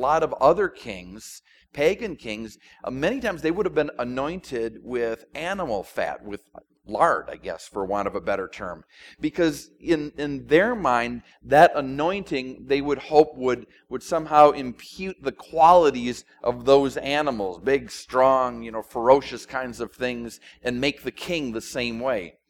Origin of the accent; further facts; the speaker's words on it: Midwest, United States; Growing up in the Midwest, we had the man hug.